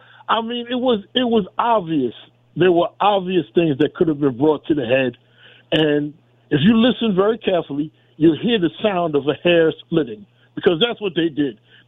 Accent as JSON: {"language": "English", "town": "Queens", "region": "New York", "country": "United States", "tie": "born or raised there", "said": "I grew up in the streets. I grew up in Southeast Queens in the projects coming up."}